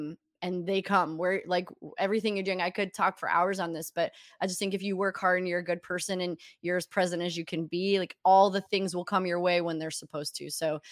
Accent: St. Louis, Missouri, United States; I mean, I'm from St. Louis.

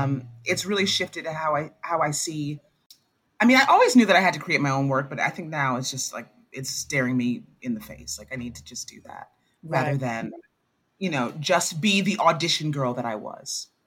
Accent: New York City, New York, United States; Yeah, I thought the sun rose and set on New York. I believed that, you know, as a New Yorker, like I can do anything. Our damn high school, like graduation song was

